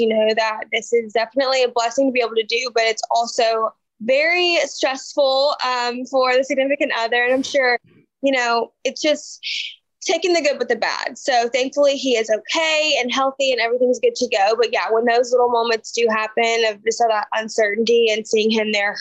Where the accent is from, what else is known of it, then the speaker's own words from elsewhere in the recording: Alabama, United States; So I grew up in Alabama, went to the University of Alabama.